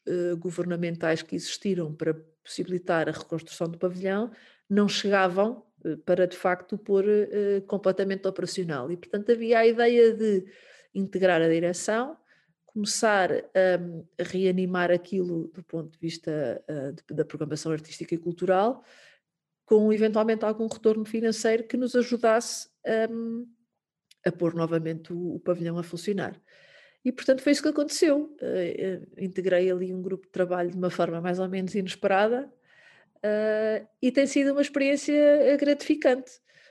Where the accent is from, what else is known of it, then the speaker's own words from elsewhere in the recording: Buarcos, Coimbra, Portugal; Eu não sou de Buarques, sou da Praia de Buarques.